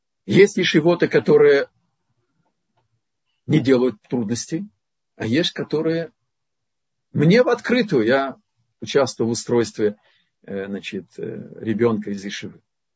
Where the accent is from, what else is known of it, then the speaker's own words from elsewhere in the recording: Russia; accent: Russian; Папа перестал поднимать телефоны, чтобы мой русский акцент не помешал сватовству.